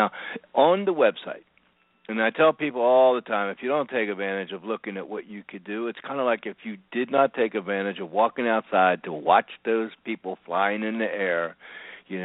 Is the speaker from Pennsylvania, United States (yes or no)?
yes; Norristown, Pennsylvania, United States; I grew up in a town called Norristown, Pennsylvania, right outside of Philadelphia, by King of Prussia Valley Forge area.